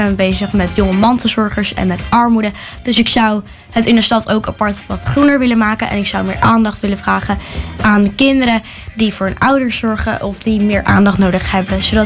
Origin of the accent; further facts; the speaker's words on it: Amsterdam, North Holland, Netherlands; born there; Ik ben 11 jaar. Ik ben geboren in Amsterdam.